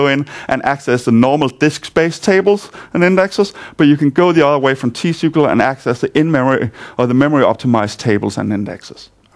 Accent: Denmark; English is a second language; now in London, United Kingdom; I'm here from Denmark, but I currently live in London.

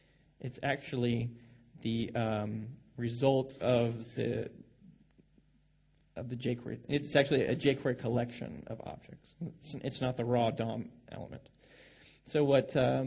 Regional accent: Nashville, Tennessee, United States; from Nashville, Tennessee.

